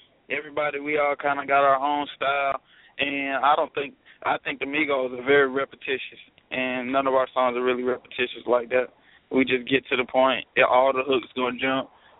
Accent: Atlanta, Georgia, United States; Georgia to be exact.

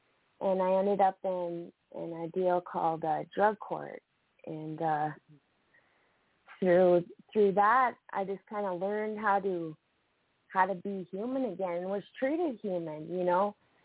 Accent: Great Falls, Montana, United States; I laugh because anybody that knows Great Falls, Montana, you know, I grew up on Fox Farm, and that's kind of known as, like, the rich area in town.

